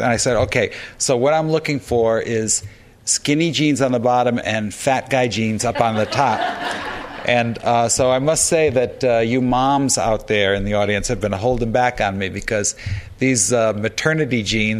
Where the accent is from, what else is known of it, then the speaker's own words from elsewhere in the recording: Norwich, Connecticut, United States; from my childhood in my hometown of Norwich, Connecticut.